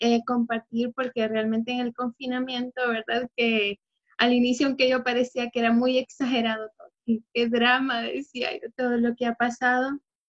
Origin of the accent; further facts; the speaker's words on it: Honduras; soy de Honduras, soy esposa, soy hija, soy mi hermana, soy nieta, sobrina y prima.